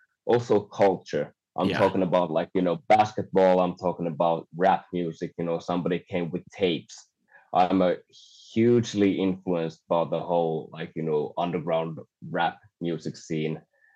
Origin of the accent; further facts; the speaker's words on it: Vaasa, Ostrobothnia, Finland; English is a second language; also born or lived in Singapore; And I was less than 1 year old when we moved to Finland. And I used to grow up in a town called Vaasa.